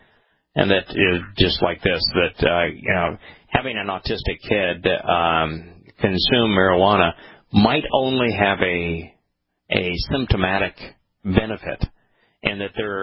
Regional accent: Ireland; And one of the things is that as a Irishman, I'm predisposed to blabbering.

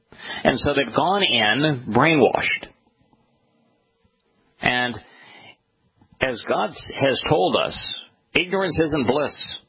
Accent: United States; And as an American, it is illegal to pay the ransom.

